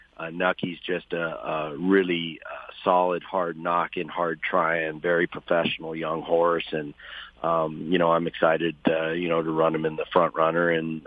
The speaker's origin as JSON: {"language": "English", "town": "Del Mar", "region": "California", "country": "United States", "tie": "born or raised there", "said": "The first one being at Del Mar, you know, in my hometown, and running 1-2 was just incredible."}